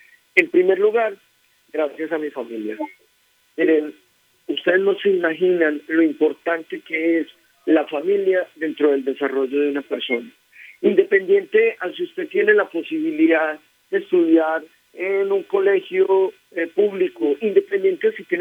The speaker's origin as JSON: {"language": "Spanish", "region": "Antioquia", "country": "Colombia", "said": "Yo soy antioqueño, pero ya de todo el país, porque he tenido una oportunidad preciosa de poder ejercer mi profesión en Bogotá y recorrer diferentes partes del país."}